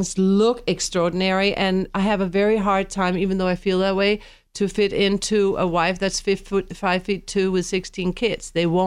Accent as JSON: {"language": "English", "country": "Denmark", "said": "I came from Denmark, Hida Hada Hoda."}